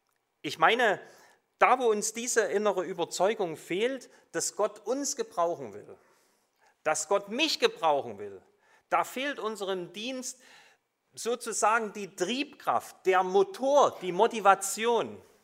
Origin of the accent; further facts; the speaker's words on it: Germany; ich bin in der DDR im Kommunismus groß geworden